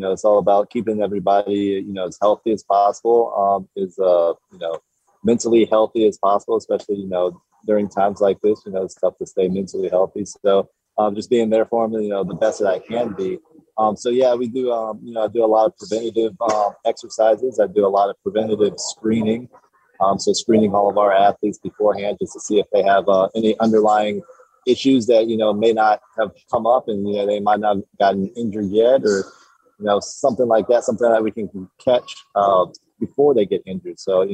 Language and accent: English; Columbus, Ohio, United States; Super close to home. I'm from Columbus, Ohio, so it's only about, you know, 180 some miles, a couple hours away.